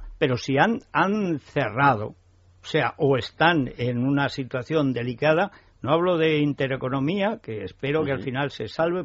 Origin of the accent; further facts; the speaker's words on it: Aragon, Spain; Pero es que hay, al lado de mi pueblo, bajando Albarracín en Gea, que tú conoces esa carretera, que está muy bien